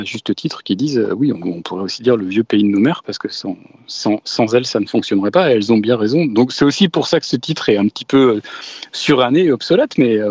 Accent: Brittany, France; On est breton, on est français, mais quand même on a une histoire un peu distincte.

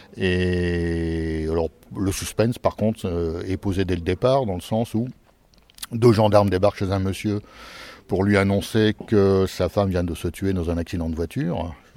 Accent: Hauts-de-France, France; born there; avant, je venais du Pas-de-Calais, j'étais né dans le Pas-de-Calais.

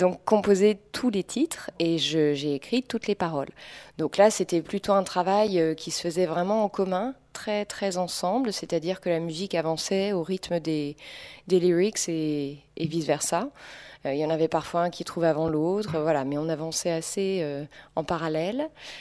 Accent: Paris, Île-de-France, France; Nous, on vient de Paris. La plupart, je pense à tout le monde, du coup, là, dans le groupe, à tout l'effectif au complet. On est tous parisiens.

